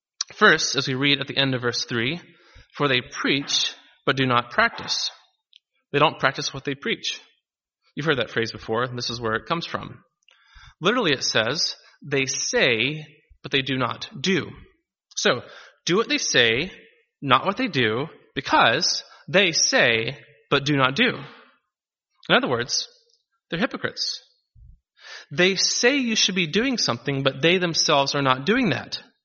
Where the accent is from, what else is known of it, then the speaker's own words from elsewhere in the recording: the South, United States; I'm a Southerner.